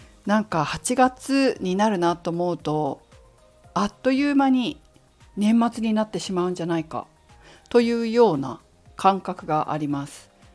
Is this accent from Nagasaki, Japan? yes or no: no; Fukushima, Japan; もともと福島県出身ですので、夏になると臭いキレっていうの、なんか草の匂いがすごくするようなところですから、